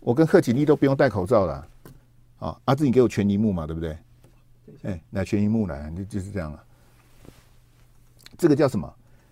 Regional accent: Taiwan; 我是讲我们台湾啊，大陆我是不熟

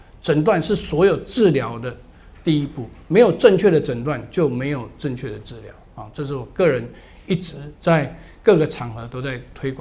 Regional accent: China; 还有我们中国人的这个最好的啊，这个我们这个传统下来的这个叫做太极拳、五禽戏

